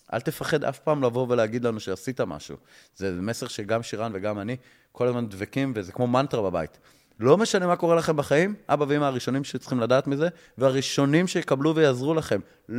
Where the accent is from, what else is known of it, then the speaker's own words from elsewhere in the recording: Eshel HaNasi, Southern District, Israel; אני זוכר בתור ילד בכפר, באשל הנשיא